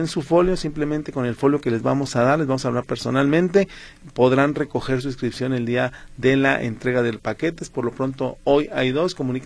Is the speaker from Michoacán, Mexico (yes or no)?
no; Guadalajara, Jalisco, Mexico; soy tapatía y no lo conozco